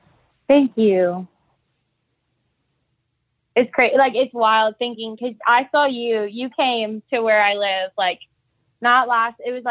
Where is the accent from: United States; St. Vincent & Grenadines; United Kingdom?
United States; the South; So I don't know if you can tell, but I'm from the South, as I like almost said.